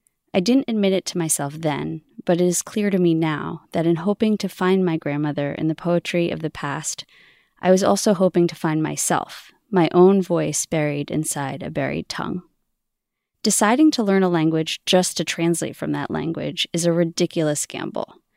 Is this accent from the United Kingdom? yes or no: no; New York City, New York, United States; come back to my hometown of New York City and spend the summer in an intensive Yiddish program.